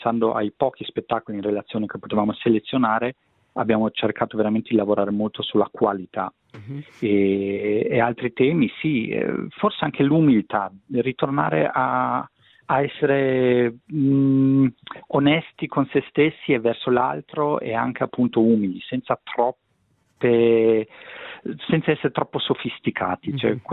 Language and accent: Italian; Ticino, Switzerland; Sì, esatto, del Ticino, esatto, della Svizzera italiana.